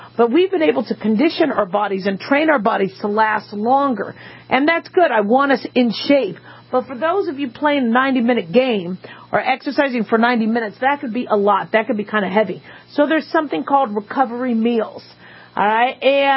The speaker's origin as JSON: {"language": "English", "town": "Phoenix", "region": "Arizona", "country": "United States", "tie": "born or raised there", "also_born_or_lived": "Los Angeles, United States", "said": "I grew up in Phoenix, Arizona. I was born in L.A., California, moved when I was a kid to Phoenix, Arizona. So pretty much grew up there."}